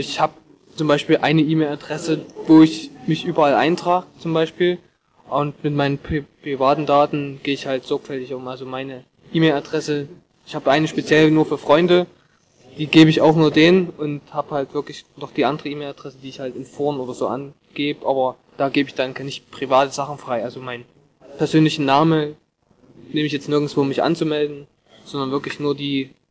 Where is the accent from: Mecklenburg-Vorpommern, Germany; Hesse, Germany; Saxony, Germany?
Saxony, Germany; Chemnitz; Ich komme aus Chemnitz.